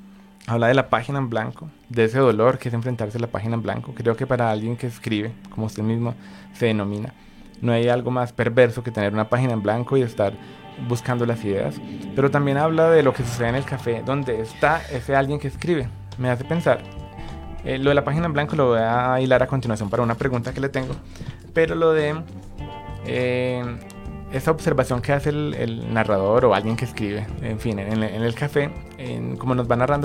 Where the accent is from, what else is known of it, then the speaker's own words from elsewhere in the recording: Santa Rosa de Cabal, Risaralda, Colombia; Estuvo en Pereira, que yo podría decir que es mi tierra natal. Bueno, yo soy de Santa Rosa de Cabal, allí muy cerca de Pereira.